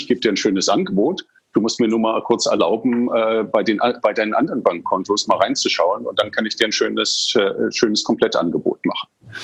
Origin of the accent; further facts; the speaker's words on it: England, United Kingdom; Also ich bin in England aufgewachsen